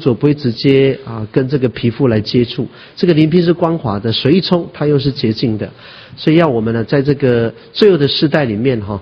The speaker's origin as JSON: {"language": "Chinese", "country": "China", "said": "我们到我们中国人啊，强调产后的条理哈。"}